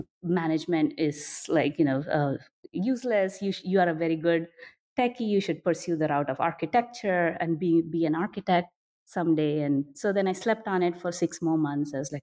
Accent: India; I grew up in India. I got access to computers when I was in middle school.

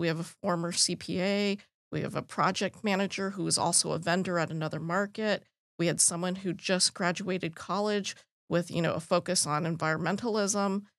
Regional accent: Germany; also born or lived in Belgium; now in United States; And I grew up in Germany, and I graduated from high school in Belgium.

